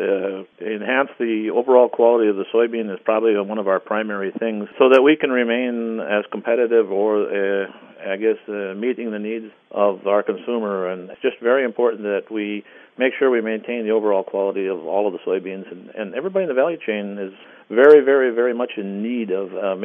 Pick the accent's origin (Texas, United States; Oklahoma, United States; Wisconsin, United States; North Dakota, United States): North Dakota, United States; Northwood; Well, I'm from Northwood, North Dakota, which is up in the northeastern part of the state of North Dakota.